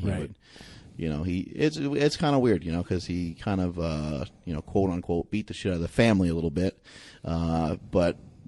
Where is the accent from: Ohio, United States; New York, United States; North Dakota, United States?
New York, United States; Peekskill; born there; I was born in Peekskill, New York in 1976.